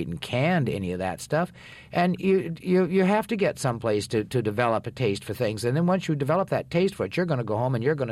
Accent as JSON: {"language": "English", "region": "South Dakota", "country": "United States", "tie": "born or raised there", "said": "because in growing up in South Dakota, there's not much there either. There is today."}